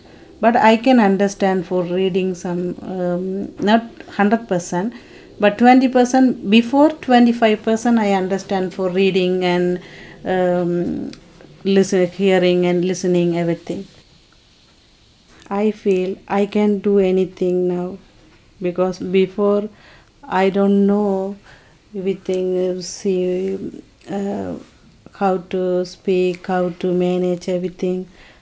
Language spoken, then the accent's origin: English; Sri Lanka; English is a second language; moved away as an adult; now in Chicago, United States; I am from Sri Lanka. I came Chicago in like 1 year and 9 months.